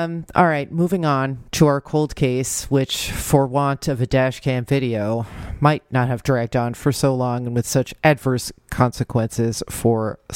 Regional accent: New Jersey, United States; I'm projecting my experience growing up in New Jersey

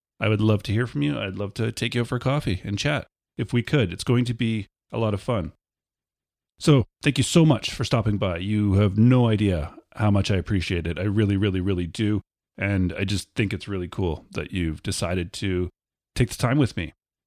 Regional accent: Canada; I'm from Canada

